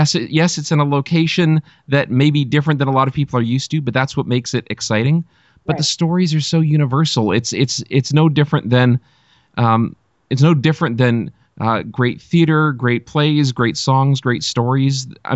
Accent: Hamilton, Ontario, Canada; I'm from Hamilton, Ontario. I'm not too far from Six Nations here in Ontario.

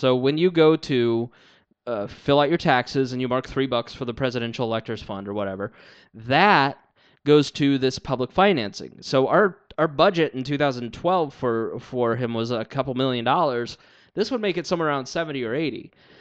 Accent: Plainfield, Indiana, United States; I grew up in Plainfield, and Hendricks County is a very practical county

